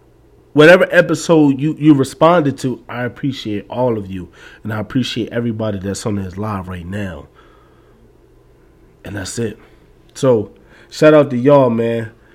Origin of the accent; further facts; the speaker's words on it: Philadelphia, Pennsylvania, United States; I'm from Philly. I'm from North Philly. I'm from SMS, Strawberry Mansion section.